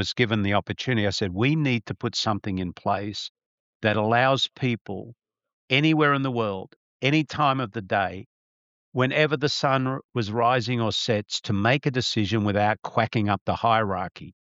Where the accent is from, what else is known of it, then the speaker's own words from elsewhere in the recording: Australia; when we grew up in Australia, but I don't know whether it was just Australia.